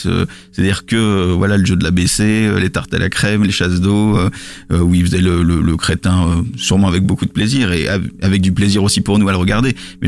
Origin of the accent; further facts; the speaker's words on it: Lille, Hauts-de-France, France; je suis pas parisien, je suis lillois, donc j'avais pas fait le voyage exprès